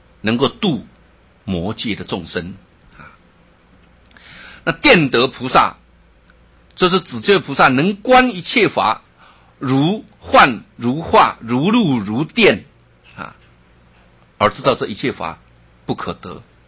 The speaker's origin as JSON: {"language": "Chinese", "country": "China", "said": "所以自信我们中国人讲天嘛"}